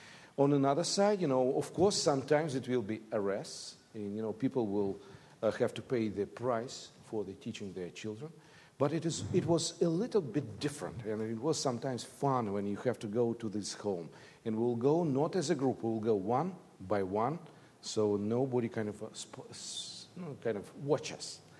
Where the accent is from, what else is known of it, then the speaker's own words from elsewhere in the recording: Russia; English is a second language; I grew up in the Russia where in the church it was different compared to the present time.